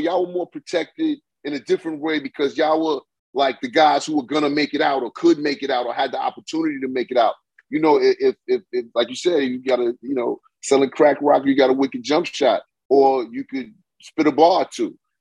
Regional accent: New York City, New York, United States; Ah, man, come on, man. Historical Hollis, Queens.

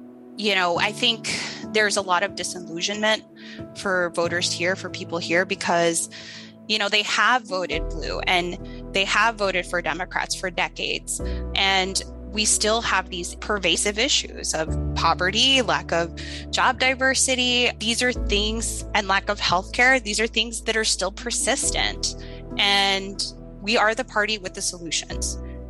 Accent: Brownsville, Texas, United States; I am a self-identified fronterista. So I'm from Brownsville, Texas, and grew up in the Rio Grande Valley.

